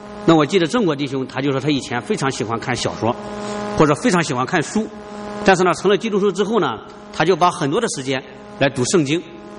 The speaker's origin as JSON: {"language": "Chinese", "town": "Tai'an", "region": "Shandong", "country": "China", "tie": "born or raised there", "said": "到了这个泰安我老家以后呢"}